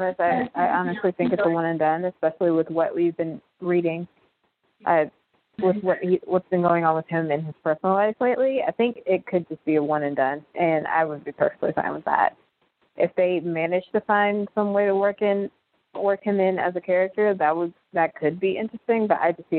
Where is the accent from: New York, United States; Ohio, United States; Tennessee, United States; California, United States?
Tennessee, United States; Nashville; Well, I am from Nashville